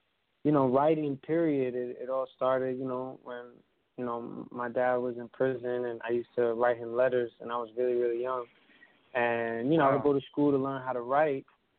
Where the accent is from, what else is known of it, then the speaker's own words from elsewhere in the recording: Bronx, New York, United States; I grew up born and raised in the Bronx, so it was a lot of, like, rap battles and stuff